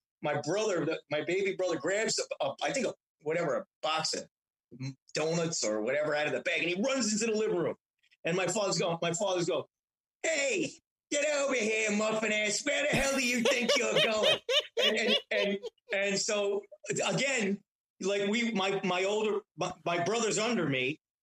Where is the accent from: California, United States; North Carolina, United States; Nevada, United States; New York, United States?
New York, United States; Astoria; I grew up in Astoria for a few years, and I was all Spanish, Greek